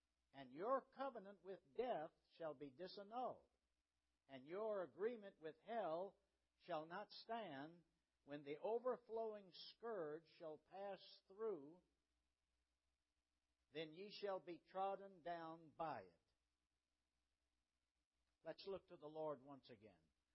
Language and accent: English; Richmond, Virginia, United States; Growing up in Richmond, lunch was dinner. And dinner was supper.